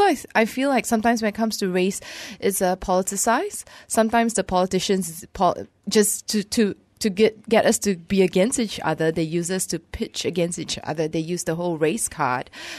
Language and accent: English; Malaysia; together, as you know, being Malaysian, but it's because of our differences we become stronger.